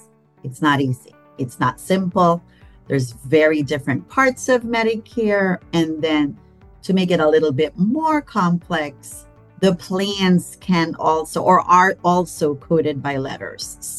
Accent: Philippines; I grew up in the Philippines, and grandma is called Lola.

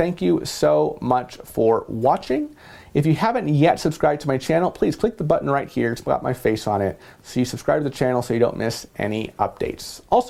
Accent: California, United States; In my home state of California, just yesterday, Gavin Newsom said that, or he ordered that indoor non-essential businesses in 19 counties, including the county where I live, Los Angeles County, must close

